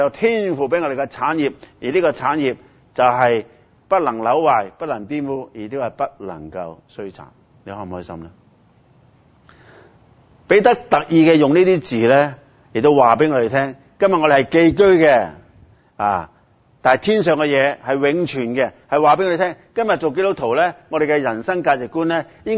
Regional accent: Hong Kong; 现在最近我们香港人很开心了

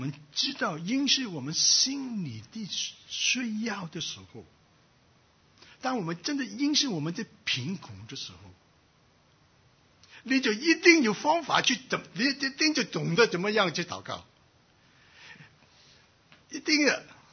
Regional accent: China; 我们中国人很明白这个意思啊

